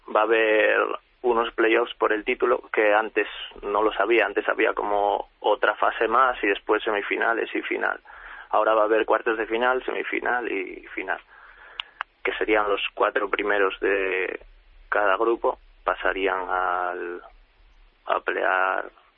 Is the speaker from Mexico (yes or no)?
no; Spain; now in Oxford, United Kingdom; sobre todo en mi equipo, en Oxford City. Somos 11 españoles, más el entrenador, que también es español.